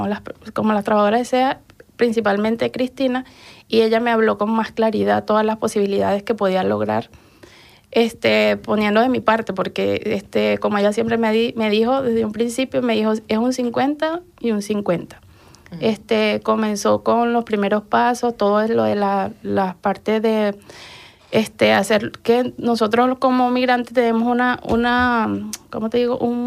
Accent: Miranda, Carabobo, Venezuela; now in Spain; soy de Venezuela, de un pueblo llamado Miranda, en el estado Carabobo. Uh-huh. En noviembre de este año tengo 2 años acá.

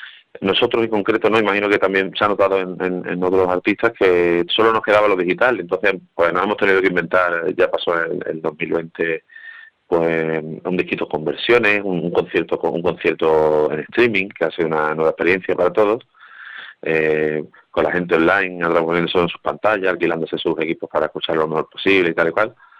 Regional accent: Isla Cristina, Andalusia, Spain; also born or lived in Mérida; Somos de aquí, de la Cristina, Huelva, uh-huh. pero tenemos mucho que ver con Sevilla, Cádiz e incluso el norte de Badajoz, al que me siento muy arraigado. Yo nací en Mérida también, mi madre es de allí.

